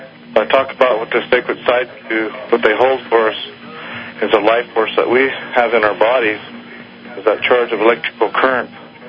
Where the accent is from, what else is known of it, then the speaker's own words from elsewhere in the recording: Wyoming, United States; Well, I'm Eastern Shoshone from the Winder Indian Reservation here in Wyoming.